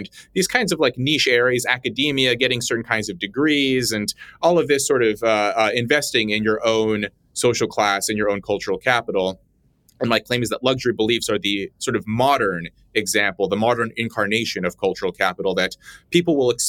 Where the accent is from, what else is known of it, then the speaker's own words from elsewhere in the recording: Red Bluff, California, United States; I thought about my friends that I grew up with in Red Bluff, California